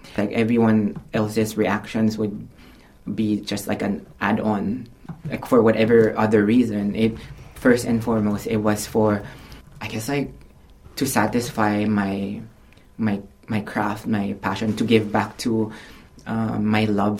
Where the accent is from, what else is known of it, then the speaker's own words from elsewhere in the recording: Philippines; It's more like, I'm representing me, I'm Filipino.